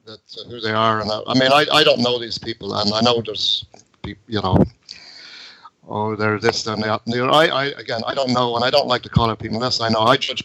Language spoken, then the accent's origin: English; Ireland; It's just about celebrating our sovereignty and our independence, who we are as a people. That's it, as Irish people, Irish men and women, as the first words of our proclamation.